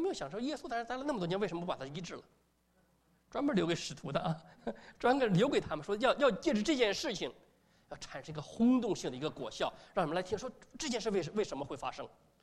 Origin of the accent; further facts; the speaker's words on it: China; 那犹太人的观念跟我们中国人很相信，比那种东方文化。